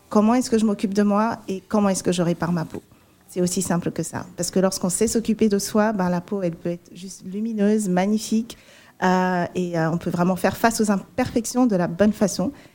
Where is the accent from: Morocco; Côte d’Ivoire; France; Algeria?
Côte d’Ivoire; j'ai grandi en Côte d'Ivoire